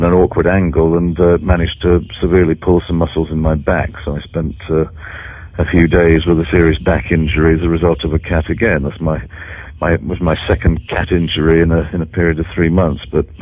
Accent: Scotland, United Kingdom; Scotsman.

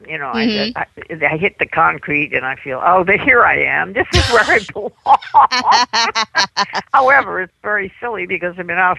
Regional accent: New York City, New York, United States; And I'm glad I grew up in New York because, Lord knows, you see everything.

